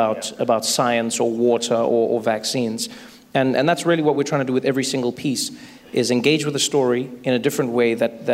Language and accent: English; South Africa; I grew up in South Africa, and when I was growing up, the country was going through a tough time with apartheid. And then apartheid ended when I was 6 years old